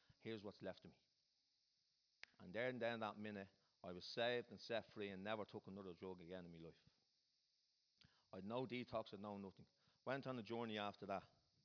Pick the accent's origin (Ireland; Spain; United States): Ireland; Clondalkin, Leinster; And I grew up in Clondalkin. And from a very young age, I got involved in drugs and crime.